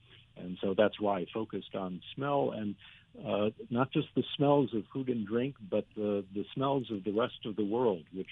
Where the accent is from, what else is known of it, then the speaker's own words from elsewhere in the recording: Chicago, Illinois, United States; Well, yeah, so I went to Caltech as an undergraduate in Pasadena. I grew up in Chicago